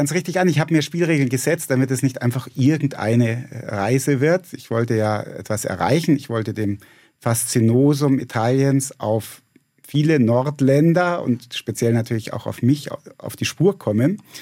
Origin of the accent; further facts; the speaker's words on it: Tutzing, Bavaria, Germany; Ich bin im Süden von München aufgewachsen, in Tutzing am Starnberger See.